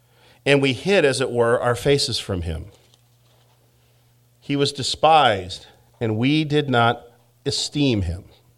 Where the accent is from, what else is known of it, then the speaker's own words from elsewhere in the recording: United States; I've had people that may not have liked me because I'm an American.